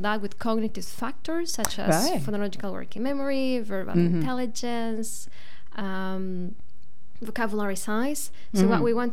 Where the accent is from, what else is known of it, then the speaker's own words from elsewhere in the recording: Costa Rica; back in my home country, which is Costa Rica.